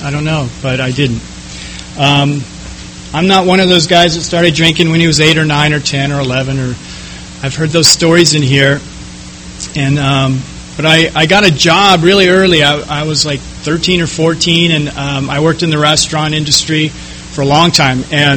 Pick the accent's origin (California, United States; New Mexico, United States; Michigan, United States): California, United States; San Francisco; So I'm from San Francisco. I was born in 1963, and Now I'm getting old. I am 52 years old.